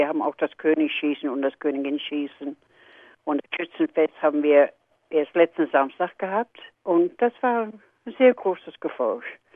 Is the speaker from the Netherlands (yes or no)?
yes; Netherlands; German is a second language; ich bin Holländerin